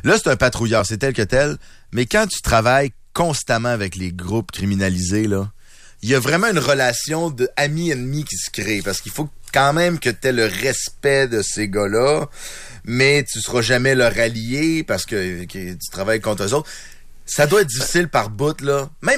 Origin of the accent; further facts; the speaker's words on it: Lévis, Quebec, Canada; now in Quebec City, Canada; Écoute, moi, je viens de Lévis. Puis maintenant, quand je traverse voir mes parents, parce que je reste à Québec maintenant